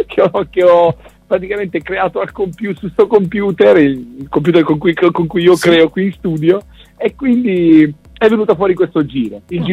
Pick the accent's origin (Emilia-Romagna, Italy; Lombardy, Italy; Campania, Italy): Lombardy, Italy; Milan; born there; moved away as an adult; io sono nato a Milano. Adesso vivo sul lago di Garda da 15 anni ormai, e mi sono trasferito sul lago di Garda proprio esclusivamente per lavorare nella musica.